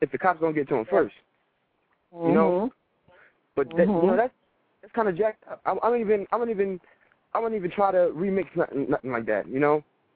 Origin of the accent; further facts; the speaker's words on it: Newark, New Jersey, United States; I want to give another shout out to Newark, New Jersey. You know, that's my hometown, born and raised.